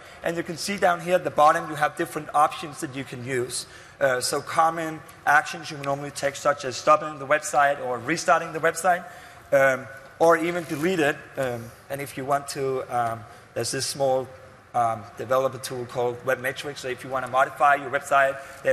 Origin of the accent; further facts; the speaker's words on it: Copenhagen, Capital Region of Denmark, Denmark; English is a second language; I come up from the Nordics up in Copenhagen.